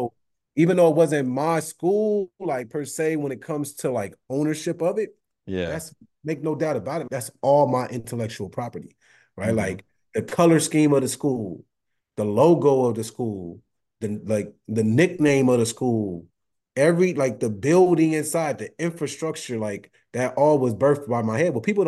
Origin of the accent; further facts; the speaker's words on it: Compton, California, United States; Man, I grew up in Watson Compton.